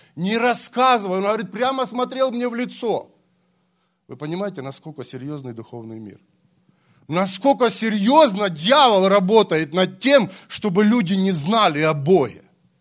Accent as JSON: {"language": "Russian", "country": "Ukraine", "said": "Вы знаете, я сам с Украины"}